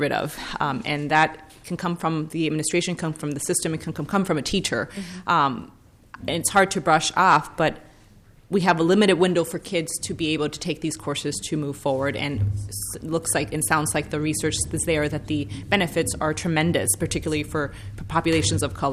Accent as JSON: {"language": "English", "country": "Puerto Rico", "tie": "born or raised there", "first_language": "Spanish", "second_language": "English", "said": "I grew up in Puerto Rico, so Spanish is my first language, and I never had that label."}